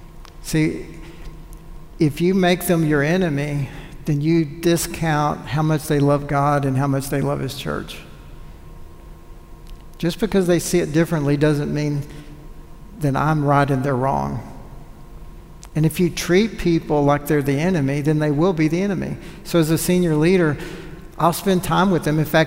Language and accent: English; Texas, United States; I'm a Texan.